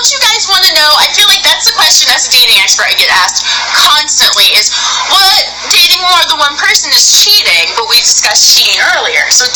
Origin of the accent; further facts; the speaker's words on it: Midwest, United States; now in Los Angeles, United States; normally growing up in the Midwest, you know, as you do, it's like a hug is a very nice thing